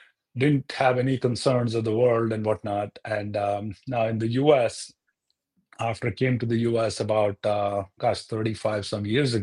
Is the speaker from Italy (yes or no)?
no; India; now in United States; Well, it's the completely different perspective where I grew up and where I am now.